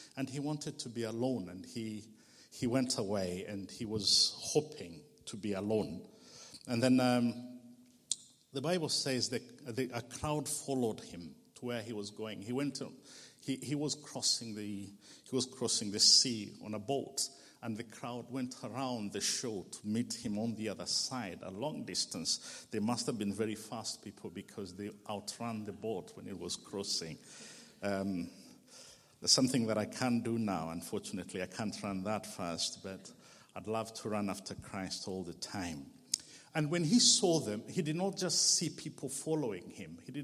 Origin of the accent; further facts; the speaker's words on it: Rwanda; I'm from Rwanda. I've been here for the last 2 days